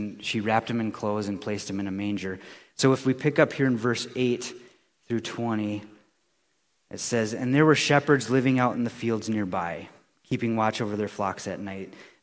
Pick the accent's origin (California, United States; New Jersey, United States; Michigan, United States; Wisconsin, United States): Wisconsin, United States; And I grew up in Wisconsin